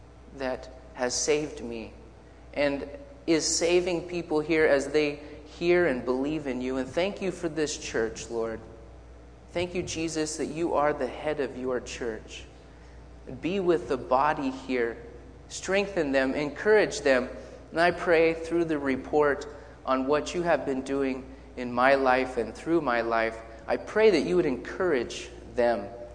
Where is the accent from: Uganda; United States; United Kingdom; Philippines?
Uganda; I'm a missionary from Uganda.